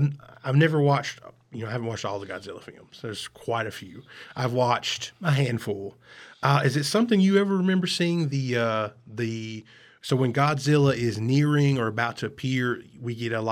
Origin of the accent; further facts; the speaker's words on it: the South, United States; I'm from the South. It's hard for me.